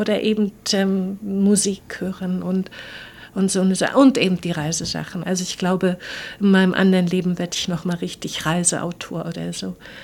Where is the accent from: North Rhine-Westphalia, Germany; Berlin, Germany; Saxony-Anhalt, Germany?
Berlin, Germany; ich komme aus Mitte. Ich habe fast 30 Jahre in Mitte gewohnt und da bin ich geboren, da bin ich aufgewachsen. Ich komme aus Berlin-Mitte.